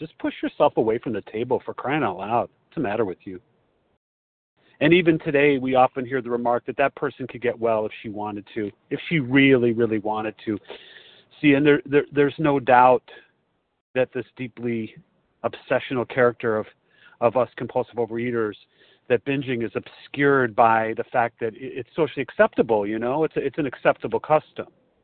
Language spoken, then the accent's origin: English; Chicago, Illinois, United States; I am a recovered compulsive overeater, and I'm from Chicago.